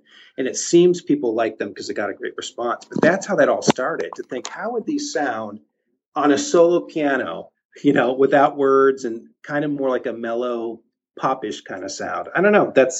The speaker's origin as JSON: {"language": "English", "region": "Ohio", "country": "United States", "moved": "yes", "lives_now": "Los Angeles, United States", "said": "I'm from Ohio originally, so we were always flying down to Disney World. But now that I live in Los Angeles"}